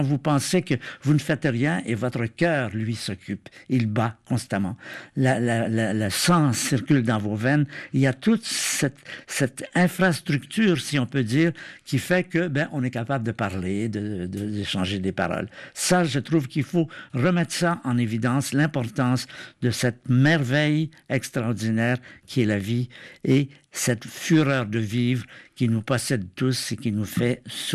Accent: Canada; Moi, je me souviens, quand j'étais enfant au Canada

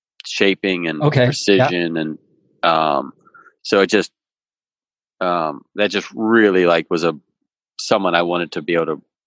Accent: West Virginia, United States; I grew up in West Virginia.

